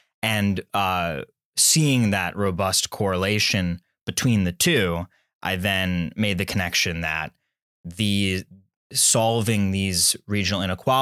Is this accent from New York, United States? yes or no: no; Richmond, Virginia, United States; I am a master's student in local economic development, and I'm from Richmond, Virginia.